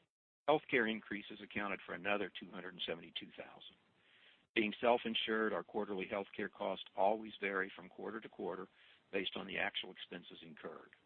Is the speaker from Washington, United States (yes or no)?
no; Indiana, United States; I remember growing up in Indiana and hearing these types of giveaways